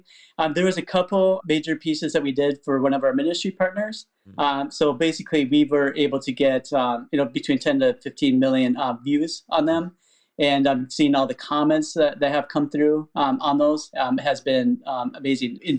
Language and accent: English; Fargo, North Dakota, United States; So I grew up in Fargo, North Dakota.